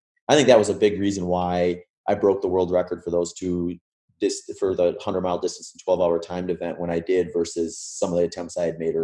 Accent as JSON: {"language": "English", "region": "Midwest", "country": "United States", "tie": "born or raised there", "said": "So for me, growing up in the Midwest, I had a ton of exposure to flat running, whether that be on trail, road, or a track."}